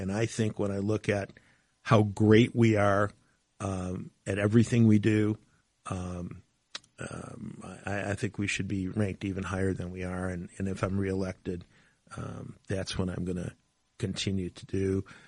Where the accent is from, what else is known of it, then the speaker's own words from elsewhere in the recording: Detroit, Michigan, United States; Michigan's meant a lot to me. I grew up in Detroit, as I said earlier. I wasn't a kid who came from a wealthy family